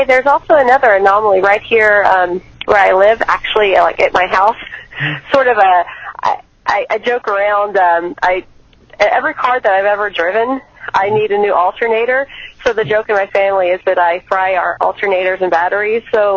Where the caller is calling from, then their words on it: Oregon, United States; I'm calling from Oregon.